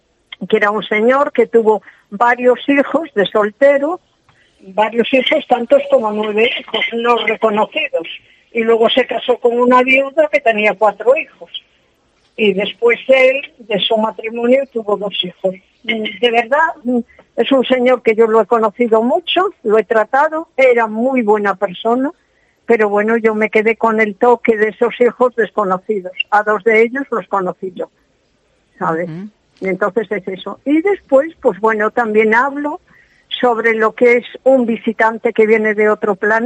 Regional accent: Cambre, Galicia, Spain; en Galicia, en mi pueblo, en donde yo he nacido, en Cambre

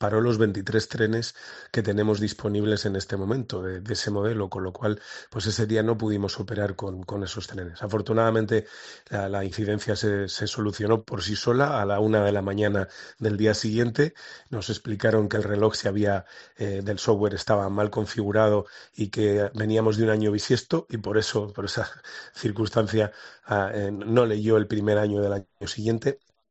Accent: Castile and León, Spain; Y vuelvo a recurrir al ejemplo de la tierra de la que vengo. Yo soy de Castilla y León, que es una comunidad autónoma muy extensa, pero que tiene muy poquita población, ¿no?

